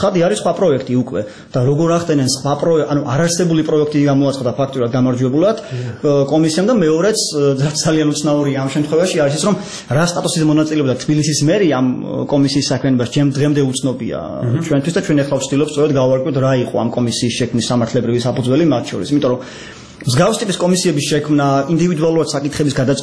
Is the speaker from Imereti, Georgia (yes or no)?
no; Batumi, Adjara, Georgia; რეალურად მე ბათუმში დავიბადე, გავიზარდე